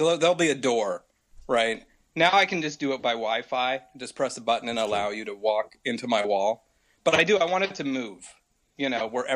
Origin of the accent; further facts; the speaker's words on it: United States; I'm from America. I'm in San Diego.